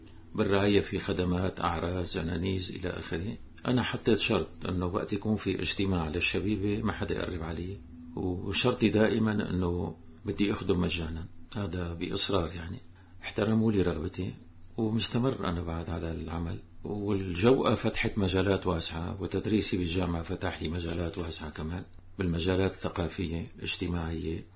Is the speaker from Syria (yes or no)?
yes; Damascus, Damascus Governorate, Syria; also born or lived in Lebanon / Jerusalem; أنا من مواليد دمشق، آخر أسبوع من 32. درست حتى صفوف الابتدائية بدمشق، الصفوف الثانوية درستها بلبنان بإكليريكية الأباء البيض برياء بالقرب من زحلة. بعدين رحت على القدس، درست هنيك بدير القديس حنة